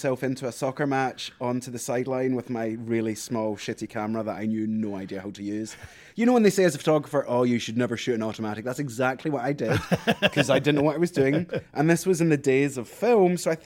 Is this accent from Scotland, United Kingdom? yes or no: yes; Glasgow, Scotland, United Kingdom; So I am from Scotland, the west of Scotland, a place called Glasgow.